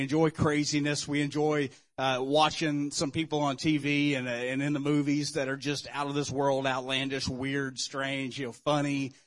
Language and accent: English; Florida, United States; also born or lived in West Virginia; But actually, I was raised here in Florida, but I was born there.